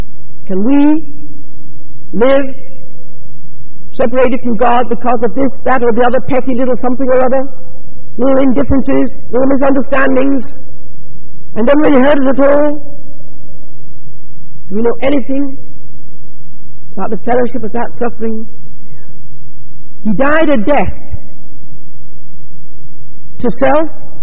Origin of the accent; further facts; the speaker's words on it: Belfast, Northern Ireland, United Kingdom; I've noticed back in my hometown of Belfast, we are really not as good car drivers as you folk.